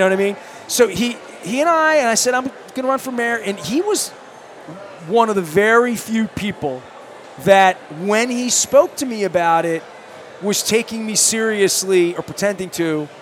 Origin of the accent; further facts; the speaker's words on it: Dundalk, Maryland, United States; dude, I'm from Dundalk. I've opened 10,000 crabs, you know, not even facetiously. I used to pull them out of the back river in the Bear Creek.